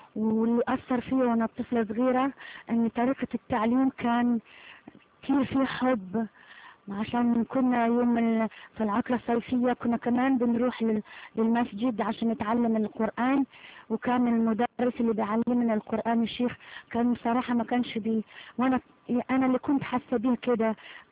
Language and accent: Arabic; Algiers, Algiers Province, Algeria; ولدت في الجزائر العاصمة وكبرت وعشت هناك كتير، ومن عيلة طبعا مسلمة.